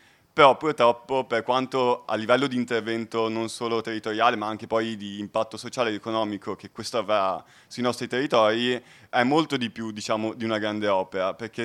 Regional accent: Treviso, Veneto, Italy; Treviso, la città da dove vengo io

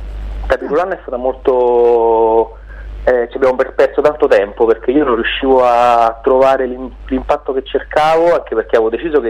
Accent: Radicofani, Tuscany, Italy; la torre del mio paese d'origine, che si chiama Radicofani, che è in Bassa Toscana. Sì. E mio padre è nato lì

